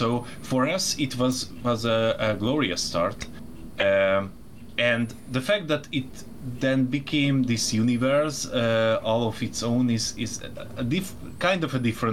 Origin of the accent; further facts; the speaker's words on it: Hungary; We are from Hungary